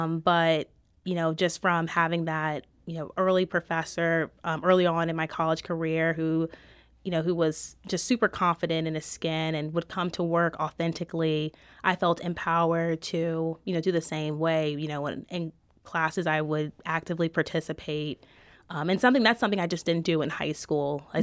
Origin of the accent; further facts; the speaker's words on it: New Orleans, Louisiana, United States; So I'm originally from New Orleans. I come from a very large family, and I was fortunate to attend a private school growing up.